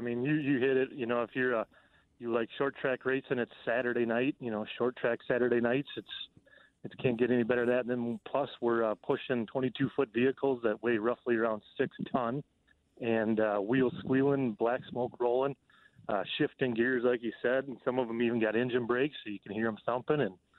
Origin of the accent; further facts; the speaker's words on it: Minnesota, United States; accent: northern; I'm from Minnesota, if you can tell. I got a northern accent.